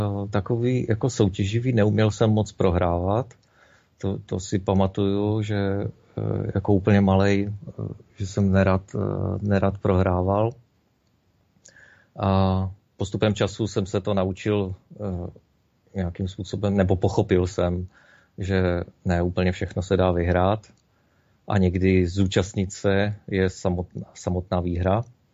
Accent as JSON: {"language": "Czech", "town": "Ostrava", "region": "Moravian-Silesian Region", "country": "Czechia", "tie": "born there", "said": "Spousta lidí zná jenom ty horší části, ale když poznáte Ostravu dobře, tak je to krásné město a když se v něm narodíte, tak k němu cítít"}